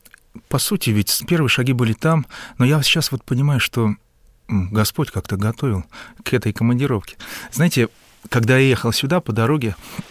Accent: Zakarpattia Oblast, Ukraine; born there; я родился в Закарпатье. Если кто-нибудь представляет, что это такое, то там внизу Венгрия, слева Чехия, справа Румыния, выше Польша, здесь Украина, а мы русские. То есть я русин, был, есть и буду.

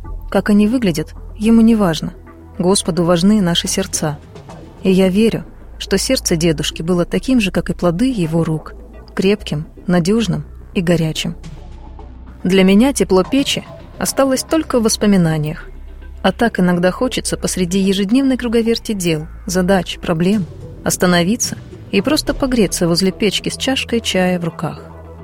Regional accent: Siberia, Russia; А в маленьком сибирском городке, откуда я родом, это дело всегда нужное и важное

